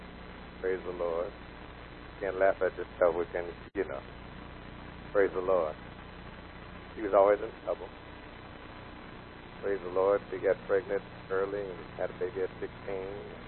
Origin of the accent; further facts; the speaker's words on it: Emeryville, California, United States; now in Richmond, United States; I'm from San Francisco Bay Area. Amen. Little town called Emeryville, California.